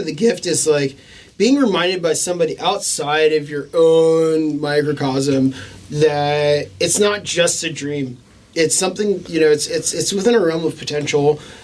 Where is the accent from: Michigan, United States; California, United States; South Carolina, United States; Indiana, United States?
California, United States; We're from California, you know, so we're talking extra trash.